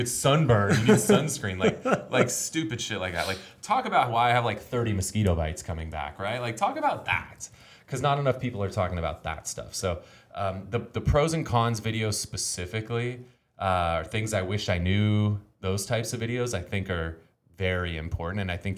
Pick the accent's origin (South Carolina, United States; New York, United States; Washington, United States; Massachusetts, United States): South Carolina, United States; Charleston; I'm very passionate, born and raised here, which is also a big asset, right? Like, the person who's born and raised in Charleston that knows where the bodies are buried